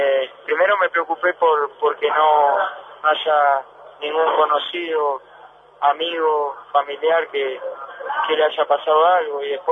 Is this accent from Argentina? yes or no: yes; Argentina; somos argentinos